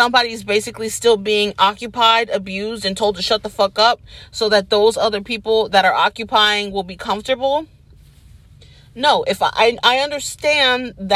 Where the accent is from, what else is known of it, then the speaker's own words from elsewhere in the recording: United States; No, this has made me realize that as an American, as a person, you know, like, I've always loved languages.